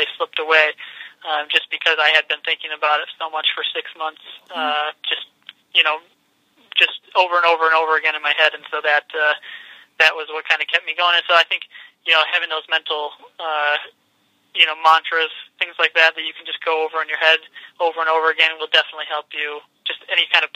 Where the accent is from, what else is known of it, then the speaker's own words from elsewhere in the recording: Grand Rapids, Michigan, United States; You know, I'm from Grand Rapids, Michigan